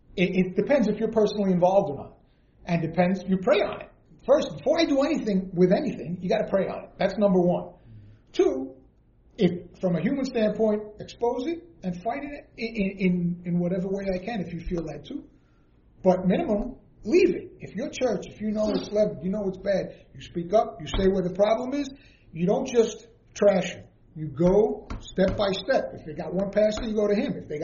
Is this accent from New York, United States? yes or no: yes; Queens, New York, United States; I'm a guy from Queens who didn't know nothing until I was 45 years old.